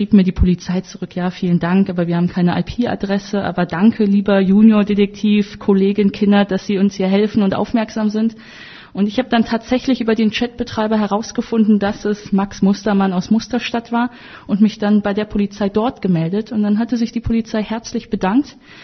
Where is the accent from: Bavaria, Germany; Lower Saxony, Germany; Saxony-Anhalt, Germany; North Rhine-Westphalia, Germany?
North Rhine-Westphalia, Germany; Wuppertal; ich komme ja aus Wuppertal